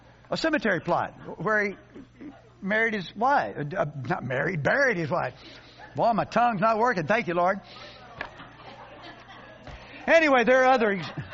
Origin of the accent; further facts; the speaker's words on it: Arkansas, United States; So, no, I don't advertise it on my truck that I'm from Arkansas.